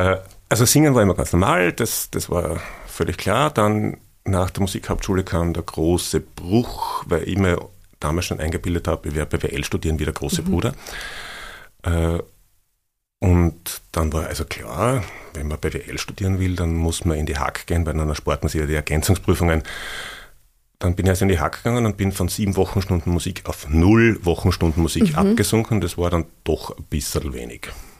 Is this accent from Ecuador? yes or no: no; Oberwölz, Styria, Austria; Ja, es war offensichtlich kalt in Oberwölz und ich habe sehr genossen, das letzte Kind zu sein.